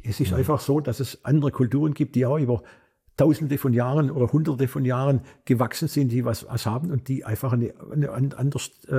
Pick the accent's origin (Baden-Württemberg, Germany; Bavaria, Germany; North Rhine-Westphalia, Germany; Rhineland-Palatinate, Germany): Baden-Württemberg, Germany; weil ich muss ja als Schwabe in Korea muss man ja nicht unbedingt nur koreanisch essen.